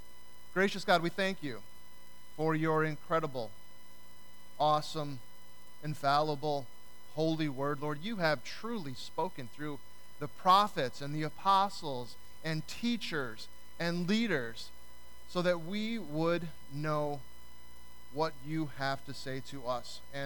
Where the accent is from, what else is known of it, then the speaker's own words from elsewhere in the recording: Cedar Rapids, Iowa, United States; my family and I were traveling through my hometown, Cedar Rapids, Iowa